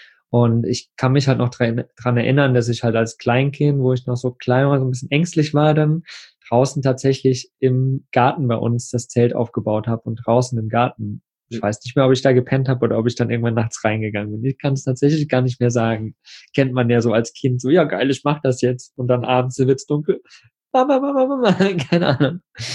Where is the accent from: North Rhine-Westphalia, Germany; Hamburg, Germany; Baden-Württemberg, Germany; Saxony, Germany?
Saxony, Germany; Plauen; ich bin im Plauen groß geworden. Da hatten wir halt so einen Hof hinterm Haus.